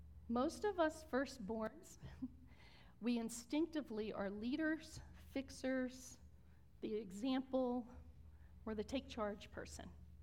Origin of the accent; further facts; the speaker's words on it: Virginia, United States; moved away; We grew up in Southern Virginia.